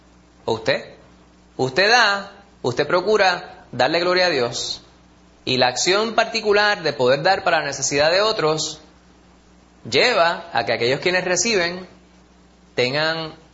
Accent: Puerto Rico; la debilidad de nosotros como puertorriqueños o como latinos

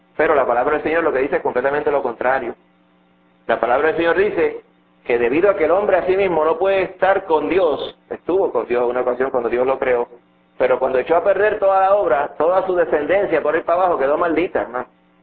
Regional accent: Santo Domingo, Distrito Nacional, Dominican Republic; Yo recuerdo cuando yo pequeño nos criamos en cierto, allá en Santo Domingo, y no había agua

